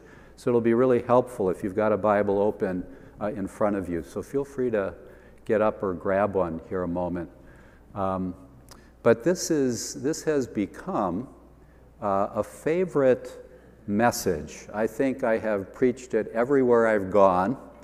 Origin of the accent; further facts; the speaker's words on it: Sheboygan, Wisconsin, United States; I grew up in Sheboygan, Wisconsin, about a block from the bluffs overlooking Lake Michigan.